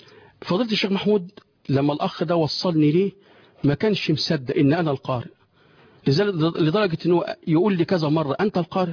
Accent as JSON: {"language": "Arabic", "town": "Beni Suef", "region": "Beni Suef Governorate", "country": "Egypt", "said": "أنا من بني سويف وجاي أسأل حضرتك هتودوني فين في رمضان"}